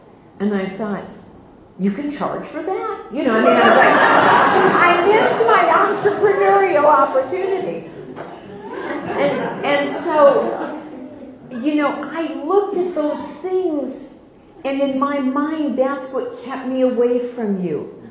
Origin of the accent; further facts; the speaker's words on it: Midwest, United States; I was raised in the Midwest of the United States by really good hard working, tax paying, lawn mowing, cookie baking kind of people.